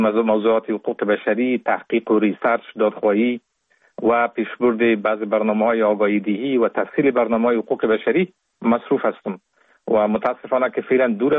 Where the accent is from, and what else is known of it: Kabul, Afghanistan; born there